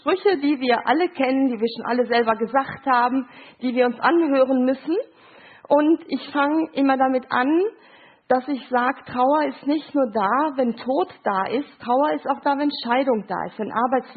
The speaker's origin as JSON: {"language": "German", "town": "Gelsenkirchen", "region": "North Rhine-Westphalia", "country": "Germany", "said": "Ja, ich komme aus Gelsenkirchen, arbeite da im Institut für Familientrauerbegleitung."}